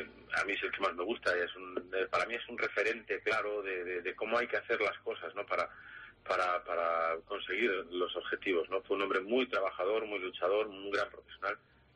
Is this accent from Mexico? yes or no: no; Zubiri, Navarre, Spain; also born or lived in Pamplona; yo nací en Pamplona realmente, ¿eh? Claro. En la maternidad de Pamplona, sí. Pero mi familia vivía en Zubiri, claro. … en Zubiri he vivido muchos años